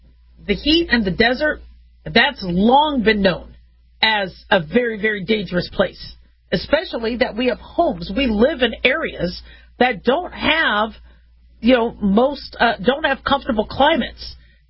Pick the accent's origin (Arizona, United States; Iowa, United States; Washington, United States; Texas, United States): Arizona, United States; Phoenix; also born or lived in Las Vegas; And I had bad summers in the 80s growing up in Phoenix and Vegas. It was hot.